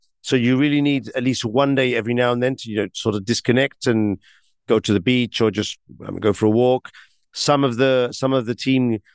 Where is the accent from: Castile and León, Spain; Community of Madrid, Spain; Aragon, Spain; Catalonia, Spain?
Catalonia, Spain; Barcelona; English is a second language; I mean, I come from Barcelona, which is an amazing city.